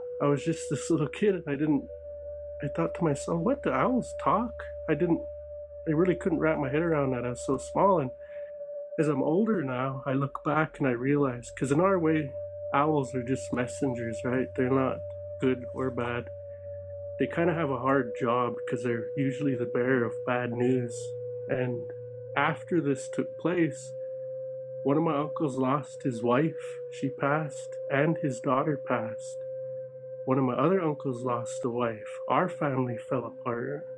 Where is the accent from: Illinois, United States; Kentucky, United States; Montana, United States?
Montana, United States; I'm Native American. I'm Blackfeet from Montana. And where I grew up at was this valley.